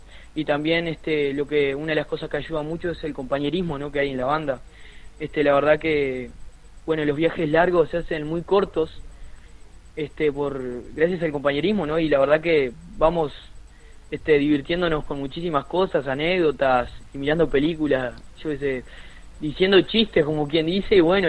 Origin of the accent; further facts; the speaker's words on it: Varela, Lavalleja, Uruguay; estar representando a mi pueblo, a Varela, por supuesto, donde me crié desde niño.